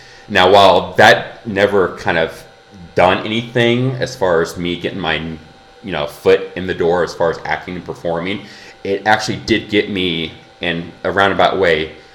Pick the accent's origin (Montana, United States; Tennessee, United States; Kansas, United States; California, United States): Kansas, United States; And so I'm also from the Midwest. I'm from Kansas.